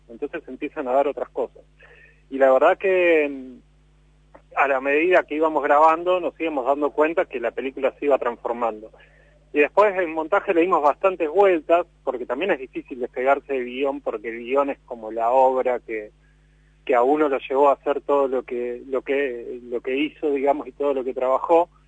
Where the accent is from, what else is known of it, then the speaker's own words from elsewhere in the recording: Bariloche, Río Negro, Argentina; now in Buenos Aires, Argentina; Che, no soy tan porteño tampoco, soy de Bariloche yo en realidad.